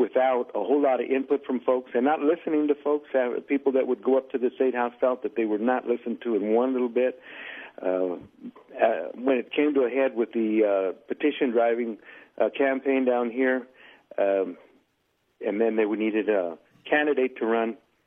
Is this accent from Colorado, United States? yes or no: yes; Pueblo, Colorado, United States; I'm from Pueblo, born and raised here in Pueblo